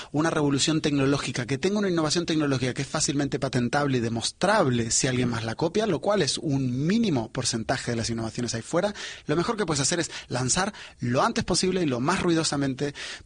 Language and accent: Spanish; Spain; Y los españoles somos creativos, los latinoamericanos somos creativos